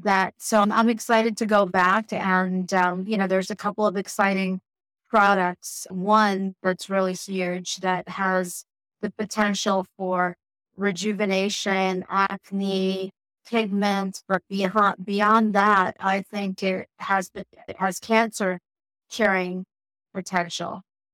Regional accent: New York, United States; I grew up in Long Island, and I went to undergrad and medical school in Brooklyn.

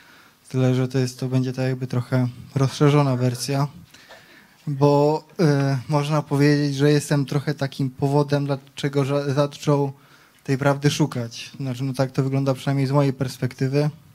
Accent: Wieliczka, Lesser Poland, Poland; Przyjechałem z Wieliczki. Mam 23 lata.

